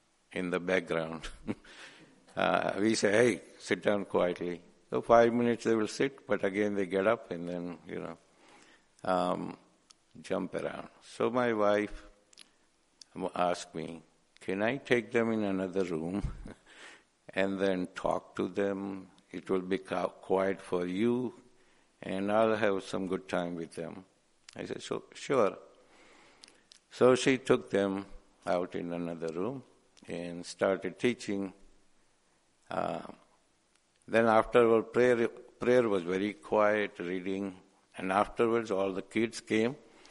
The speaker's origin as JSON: {"language": "English", "region": "West Bengal", "country": "India", "said": "I said, I'm from Bengal. Oh, are you Bengali? He said, I know 3 Bengalis."}